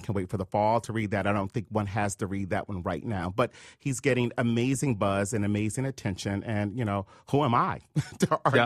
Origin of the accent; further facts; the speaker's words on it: North Carolina, United States; And I'm from North Carolina, so I get the stories.